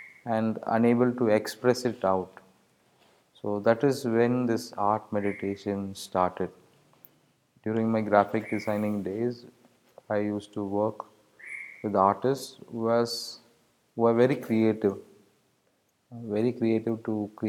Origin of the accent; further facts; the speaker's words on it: India; the artist here. I'm from India and I live in Karnataka, southern part of the India, West Coast.